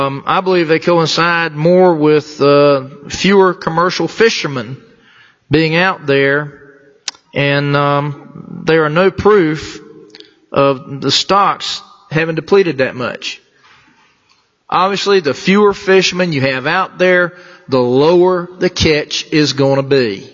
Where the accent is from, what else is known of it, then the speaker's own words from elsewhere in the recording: New Bern, North Carolina, United States; now in Concord, United States; I may live in Concord, but I'm from New Bern. I'm a coastal guy myself. And I grew up fishing the Neuse River, the Trent River, the creeks around there, and Atlantic Beach mostly.